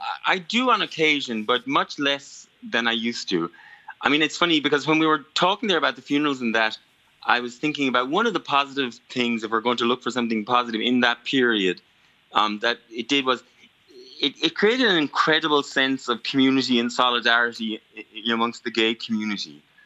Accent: Ireland; it made us feel, you know, fully accepted as Irish people, as part of the, you know, the fabric of Irish society.

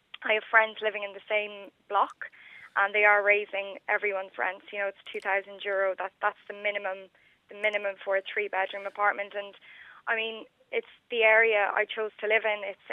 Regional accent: Connacht, Ireland; now in Dublin, Ireland; I'm not from Dublin. I'm from Roscommon originally, and I moved to Dublin nearly 3 years ago.

